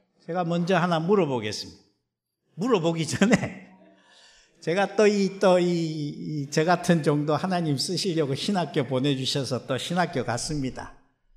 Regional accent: Busan, South Korea; also born or lived in Seoul; 그래서 서울에서 태어나서 부산으로 아버님이 임직을 옮기게 되었습니다.

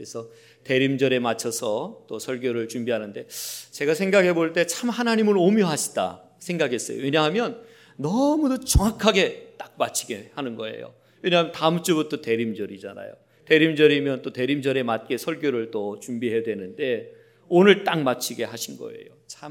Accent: South Korea; 저희 고향 가까이 있는 대둔산, 예. 대둔산이 저희 집에서 가까이 있어서

